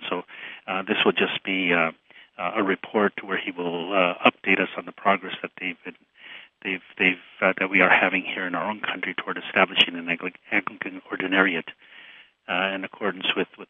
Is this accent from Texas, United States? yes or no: no; Los Angeles, California, United States; You know, I'm from Los Angeles. We have so many Mexican people there that they share in the excitement of the Holy Father going to Mexico.